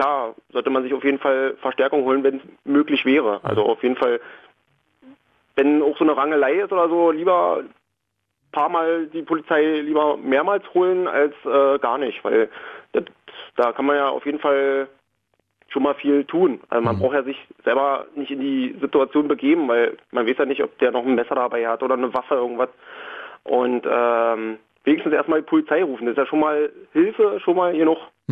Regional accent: Berlin, Germany; Ich komme hier aus Marzahn

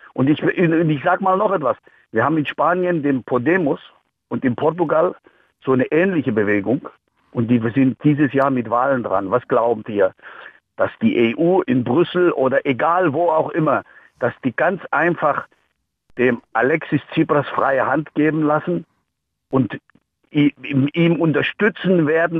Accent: Greece; Ich habe vor ein paar Tagen in Griechenland angerufen, mit Freunden gesprochen. In dem kleinen Ort, wo ich herkomme.

